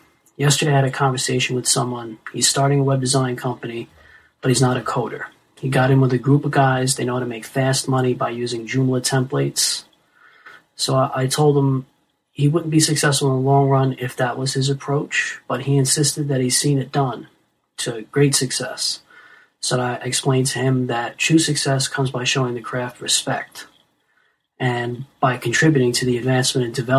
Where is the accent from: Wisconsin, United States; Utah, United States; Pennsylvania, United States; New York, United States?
Pennsylvania, United States; Allentown; I'm from Allentown, PA, and I have a quick philosophical question.